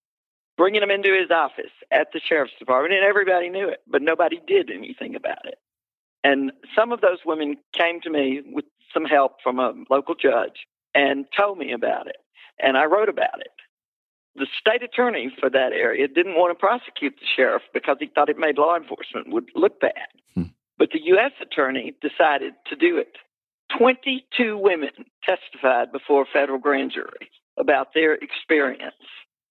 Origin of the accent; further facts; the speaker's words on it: the South, United States; And, you know, I grew up in the South. I can't say anything in 140 characters.